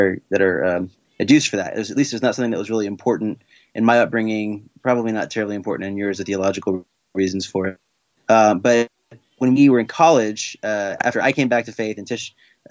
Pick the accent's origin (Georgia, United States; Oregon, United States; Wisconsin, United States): Georgia, United States; Atlanta; I mean, I was growing up in Atlanta and she in Texas.